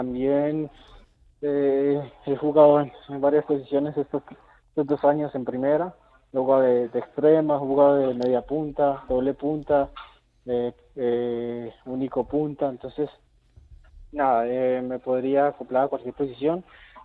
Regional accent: Colombia; moved away as an adult; now in Huesca, Spain; Salí también a los 18 de Colombia aquí a Huesca

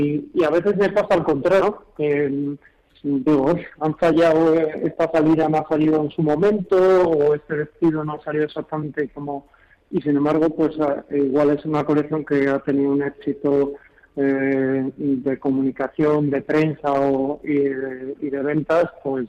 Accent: Basque Country, Spain; now in Madrid, Spain; yo que nací en el campo, nací en Álava, en una granja, y desde que más en el campo, desde que, como digo yo muchas veces, no soy de pueblo, yo soy de granja, desde más de campo. Pues después de vivir muchos años en Madrid, que llevo ya 35 años

